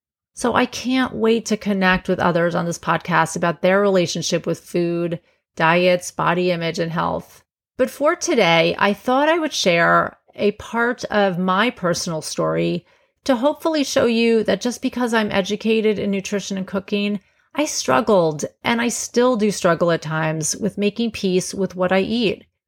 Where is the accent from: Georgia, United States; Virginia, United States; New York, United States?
New York, United States; Long Island; I grew up on Long Island, close to my grandparents, a lot of family, and a gaggle of neighborhood kids.